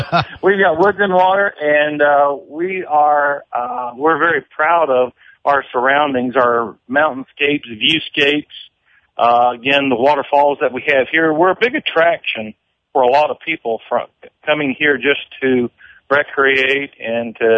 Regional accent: Brevard, North Carolina, United States; somebody on the street asked me where I was from. Maybe they picked up on my accent, and I told them Brevard

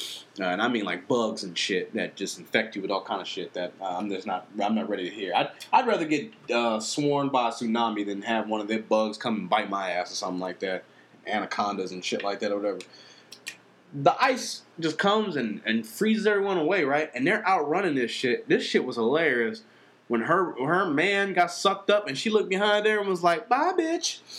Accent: United States; I've never been to India. I don't know what kind of carts they have out there. I'm from America.

